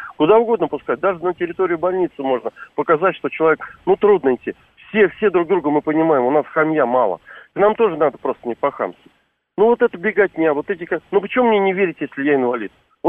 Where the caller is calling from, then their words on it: Moscow, Russia; из Москвы